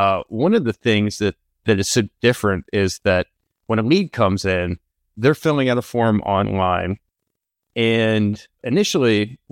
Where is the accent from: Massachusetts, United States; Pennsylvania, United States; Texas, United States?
Pennsylvania, United States; moved away as an adult; now in California, United States; It's a strange thing, but I'm from Pennsylvania, and after college, I moved out to California